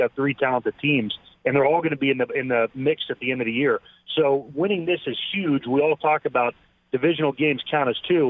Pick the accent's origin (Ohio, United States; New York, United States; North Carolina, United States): Ohio, United States; Youngstown; Now, I grew up in Northeast Ohio, so I grew up on Youngstown, which is right on the border.